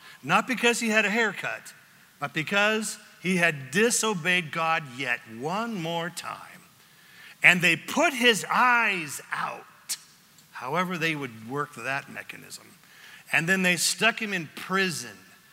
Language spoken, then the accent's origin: English; California, United States; By the way, I used to be a Californian, so I can say that. I'm from California.